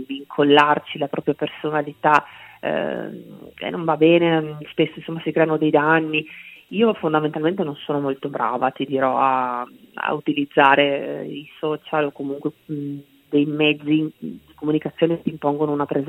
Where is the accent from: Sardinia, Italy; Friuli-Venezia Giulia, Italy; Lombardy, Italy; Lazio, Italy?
Friuli-Venezia Giulia, Italy; Trieste; riporta alla mia terra, quindi ne sono tantissimo legata, e questo per dirti, ecco, che Trieste per me, oltre a essere casa e cuore